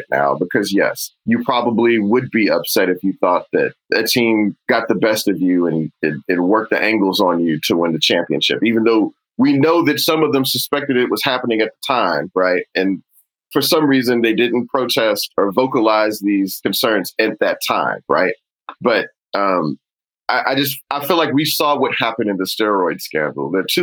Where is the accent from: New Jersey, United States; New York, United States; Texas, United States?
Texas, United States; Houston; I'm from Houston.